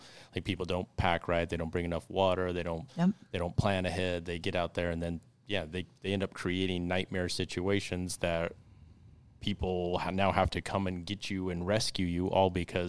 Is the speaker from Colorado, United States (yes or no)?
yes; Colorado, United States; I mean, I grew up in Colorado, and it was, you know.